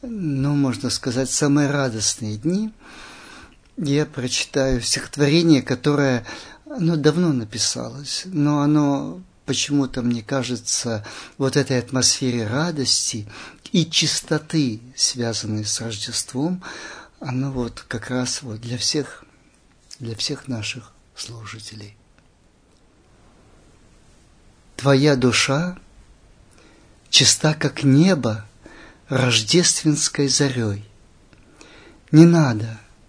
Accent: Belarus; Я сам родом из Белоруссии. Родился на соединении, можно сказать, путей западных и восточных народов славянских

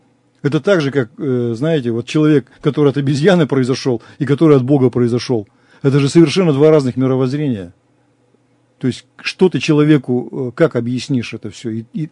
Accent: Russia; born there; Мы, слава Богу, православные. Мы родились в России, мы вот с этими вот исходными данными.

